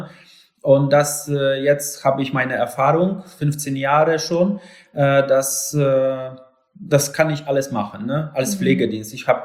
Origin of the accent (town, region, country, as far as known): Lower Silesian Voivodeship, Poland; born or raised there; German is a second language; also born or lived in Poznań